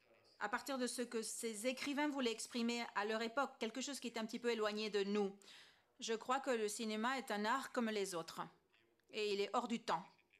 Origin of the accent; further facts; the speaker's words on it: Chile; Je viens du Chili.